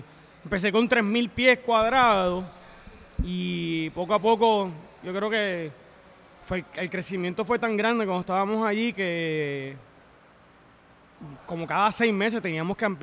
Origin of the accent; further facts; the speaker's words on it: Trujillo Alto, Puerto Rico; yo soy nativo de Trujillo Alto. Después de Trujillo, o sea, nacido y criado en Trujillo Alto. Y pues mi mamá se muda con mis papás al área de Carolina, en los campos, entre medio de Trujillo Alto y Carolina. Y pues ahí me mantuve.